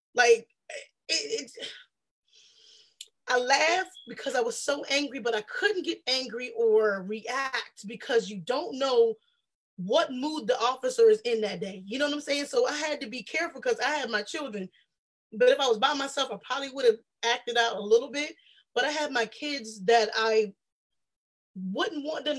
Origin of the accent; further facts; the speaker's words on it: South Carolina, United States; I realized that I'm used to it because I'm from South Carolina.